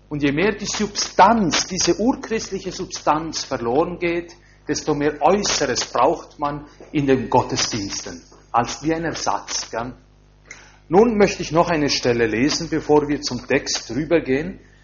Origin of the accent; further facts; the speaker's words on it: Mörel, Valais, Switzerland; Er hat damals in Mörrel den Pfarrer vertreten, wo ich herkomme.